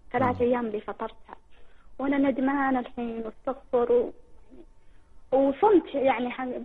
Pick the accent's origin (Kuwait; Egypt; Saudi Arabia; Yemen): Yemen; لو انطفت الكهرباء عندنا في اليمن كذا